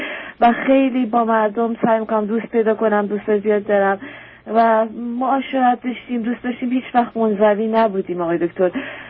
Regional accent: Iran; moved away; از ایران اومدنم، اول یه مقدار توی کشور اروپایی بودیم

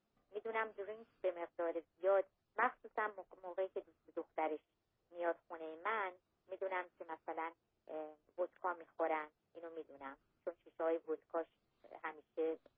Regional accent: Iran; چون من ایرانی هستم

